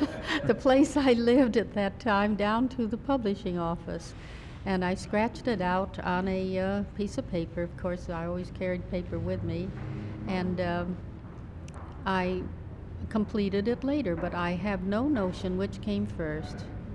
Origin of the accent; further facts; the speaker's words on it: Omaha, Nebraska, United States; born there; now in New York, United States; I had come down to New York to earn a living. I was born in Omaha, Nebraska, and I had a hard time persuading my parents to let me come